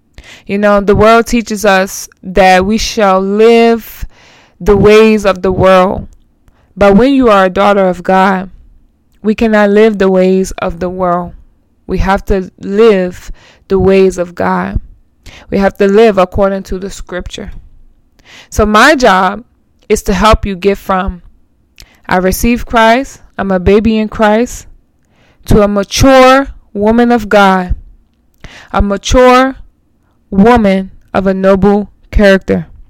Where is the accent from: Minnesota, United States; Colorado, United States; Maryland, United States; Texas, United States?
Maryland, United States; Landover; So if you don't know, I am from Maryland. I grew up in Maryland. I grew up in Palmer Park, Maryland, Landover, Maryland, for majority of my life.